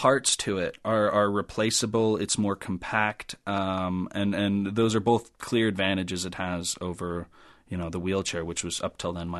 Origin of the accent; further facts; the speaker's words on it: Helena, Montana, United States; Even in my hometown of Helena